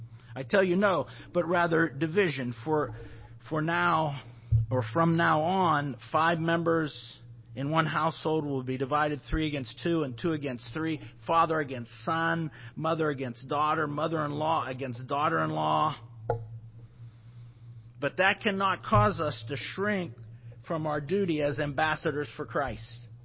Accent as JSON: {"language": "English", "region": "Pennsylvania", "country": "United States", "tie": "born or raised there", "also_born_or_lived": "Ridgway, United States", "said": "I was born in 1954 in Pennsylvania, Ridgeway, Pennsylvania, then moved south of Pittsburgh for when I was five."}